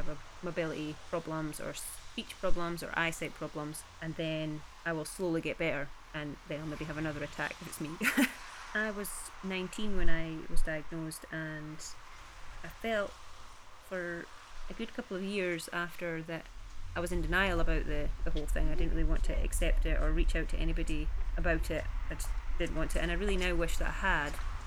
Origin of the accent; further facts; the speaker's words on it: Peebles, Scotland, United Kingdom; I am originally from Peebles in the Scottish Borders.